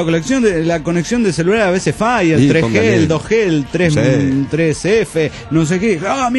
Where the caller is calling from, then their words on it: Cochabamba, Bolivia; moved away; de Buenos Aires, Argentina, cochalo inmigrante.